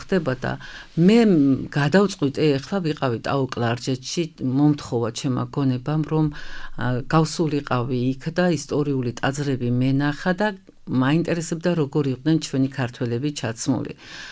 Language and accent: Georgian; Adjara, Georgia; მე შევეცადე, რომ ჩემი კუთხიდან დამეწყო საუბარი ამ ჩემი საქმიანობით და ცდილობდი ყოველთვის ისეთი მეკერა და ისეთი ჩაცმულობა, რომელსაც თვითონ აჭარის მოსახლეობა მთაში განსაკუთრებით დაინტერესდებოდნენ